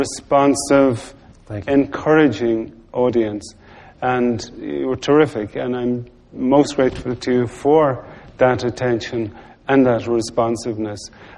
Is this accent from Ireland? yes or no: yes; Munster, Ireland; I grew up in Tipperary